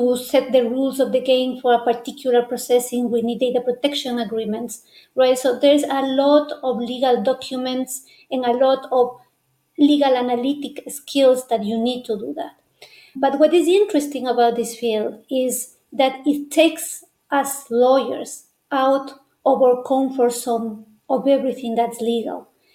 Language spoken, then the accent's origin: English; Ecuador; And in my home country, Ecuador, the first data protection law is from 2021.